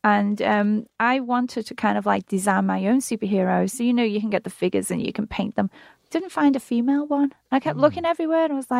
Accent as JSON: {"language": "English", "town": "Liverpool", "region": "North West England", "country": "United Kingdom", "said": "I'm from Liverpool. You know, the same place as"}